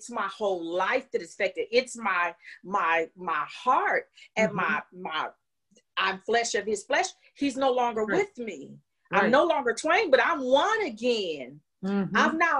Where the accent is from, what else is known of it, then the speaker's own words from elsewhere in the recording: Indiana, United States; And I was from Indiana. I was just visiting in Chicago that weekend.